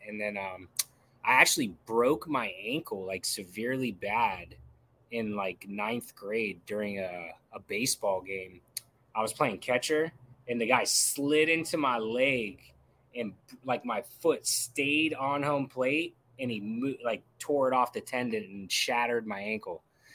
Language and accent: English; Florida, United States; I'm from Brevard County. I actually still live there. It was way better back in the day, I'd have to say.